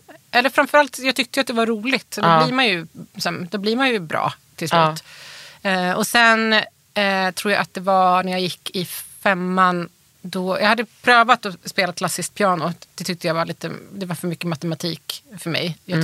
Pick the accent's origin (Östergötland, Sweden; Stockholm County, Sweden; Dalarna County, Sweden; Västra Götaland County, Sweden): Dalarna County, Sweden; Rättvik; Och så försökte jag det med mina kompisar hemma i Rättvik.